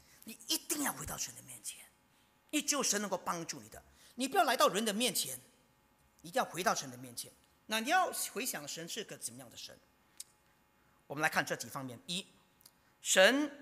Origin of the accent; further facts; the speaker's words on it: Singapore; 我们新加坡人就会很害怕。